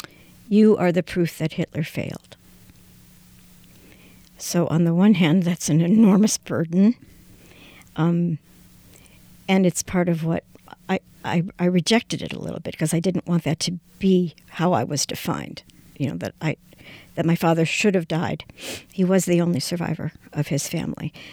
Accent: Cleveland, Ohio, United States; I'm originally from Cleveland, Ohio.

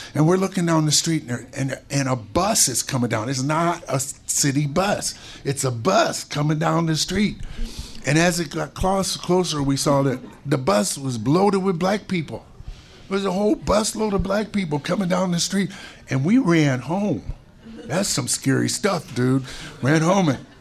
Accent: St. Paul, Minnesota, United States; born there; Oh, I grew up. I was born in St. Paul, Minnesota.

